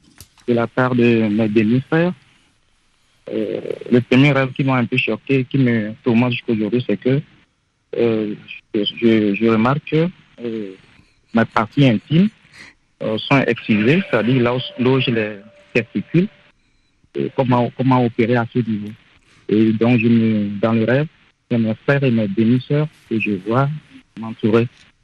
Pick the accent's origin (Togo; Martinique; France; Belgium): Togo; North; first language Nawdm; French is a second language; now in Lomé, Togo; Je suis du Nord